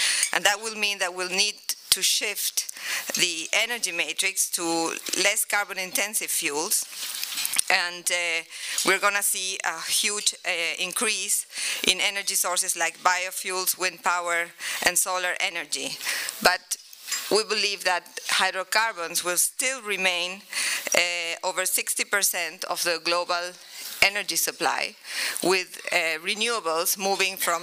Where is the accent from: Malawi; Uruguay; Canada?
Uruguay; I'm not a Mexican. I'm actually from Uruguay, a 3 million state, a 3 million people state in the South Atlantic.